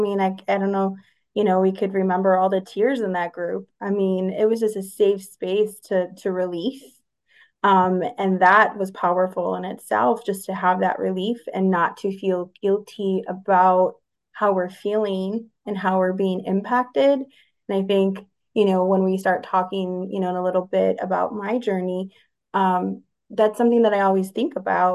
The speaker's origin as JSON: {"language": "English", "town": "Chicago", "region": "Illinois", "country": "United States", "tie": "born or raised there", "said": "So, I grew up in Chicago, in the city, the actual Chicago."}